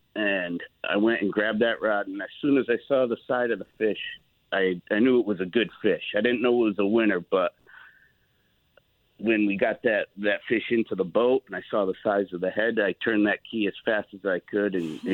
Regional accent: Wallingford, Connecticut, United States; now in Milford, United States; So I'm originally from Wallingford. I grew up in Wallingford.

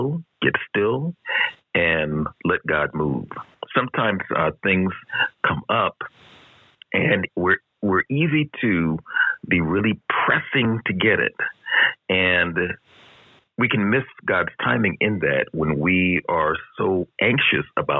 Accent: Lakewood, Washington, United States; I'm hailing in from Lakewood, Washington, and I am grateful for being here.

